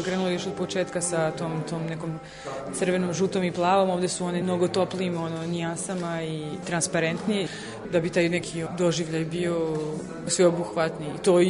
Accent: Belgrade, Serbia; also born or lived in Čačak; now in Marseille, France; Ja sam rođena u Čačku, onda sam odrasla u Beogradu i sada trenutno živim u Marseju.

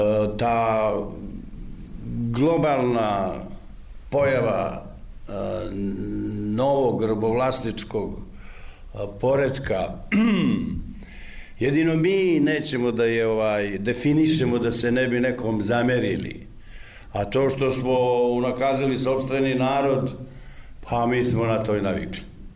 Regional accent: Kolašin, Montenegro; Nema ćoška u kraju odakle sam ja iz Kolašina.

